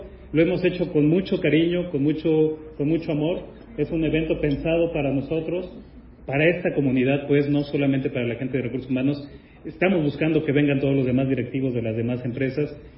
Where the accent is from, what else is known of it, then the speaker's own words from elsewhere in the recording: Puebla, Mexico; now in Chihuahua, Mexico; Yo no soy de Chihuahua, soy de Puebla. En Puebla no existe una comunidad como esta.